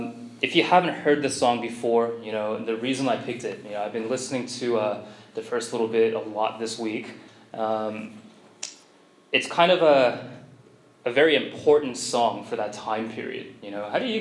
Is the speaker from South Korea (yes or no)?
yes; South Korea; And then way below that was me as like one of the lone Asians, you know, and they're like, where are you from? You know, what is that place? Korea, where is that? Is that in China?